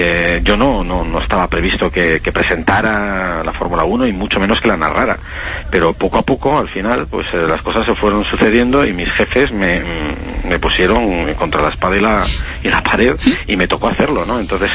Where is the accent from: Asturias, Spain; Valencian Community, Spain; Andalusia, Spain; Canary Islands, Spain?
Asturias, Spain; Oviedo; Tenemos orígenes parecidos porque los dos somos de Oviedo